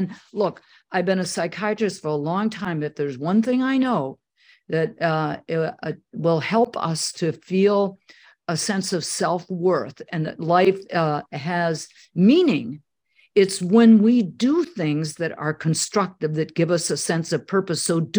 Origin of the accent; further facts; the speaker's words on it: Wisconsin, United States; accent: Wisconsin; Maybe everybody already knows I'm from Wisconsin with my accent, but it's not as flat as it used to be.